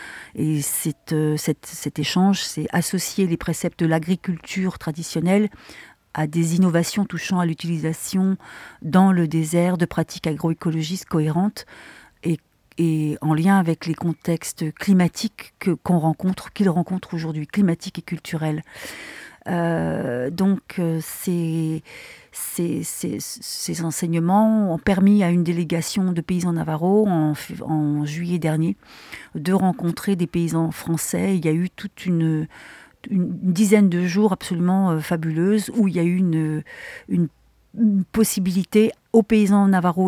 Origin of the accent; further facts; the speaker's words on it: France; nous avons aussi nous-mêmes des racines à honorer en tant que Française.